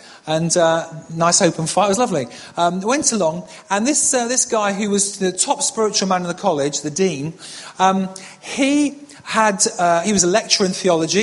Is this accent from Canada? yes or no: no; Yorkshire and the Humber, United Kingdom; I come from Yorkshire, so he's one of my favourites.